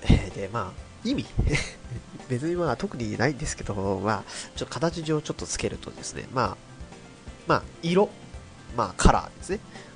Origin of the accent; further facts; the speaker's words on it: Hokkaido, Japan; 出身はね、北海道です。はい、北海道です。まあてか生まれも育ちも北海道っていうところで、ね、まだ北海道以外のところに住んだことはないですけどね、住んだことはないです、行ったことはありますよ。はい、住んだことはないんですね。だから北海道でまあ、ずっと暮らしてるわけなんですが、ちなみに今住んでるの札幌ですけどね。